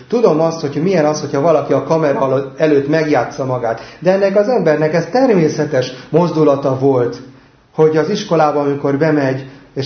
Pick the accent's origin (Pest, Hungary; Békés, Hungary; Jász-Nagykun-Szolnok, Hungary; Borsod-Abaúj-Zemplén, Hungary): Pest, Hungary; Veresegyház; a feleségemmel mi Veresegyházon nőttünk fel